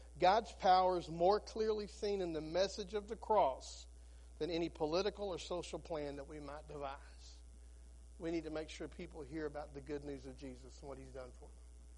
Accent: United States; I'm a Christian first. I'm an American second.

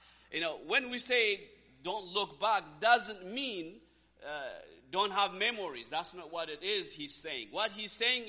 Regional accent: Zambia; I mean, I come from Zambia. Right now in Zambia, the drought is bad.

